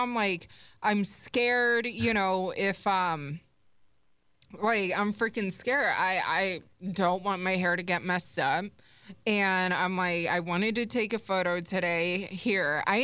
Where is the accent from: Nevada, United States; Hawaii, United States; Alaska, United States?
Nevada, United States; Las Vegas; born and raised in Vegas, and I can't remember the last time that it snowed here